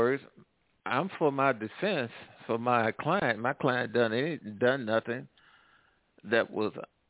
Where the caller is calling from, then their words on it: Midwest, United States; Hey, I'm calling from the Midwest.